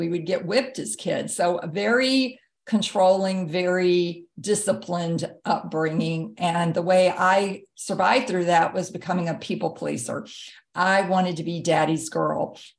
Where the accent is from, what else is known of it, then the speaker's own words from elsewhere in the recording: Jackson, Mississippi, United States; So I grew up in the Bible Belt, Jackson, Mississippi.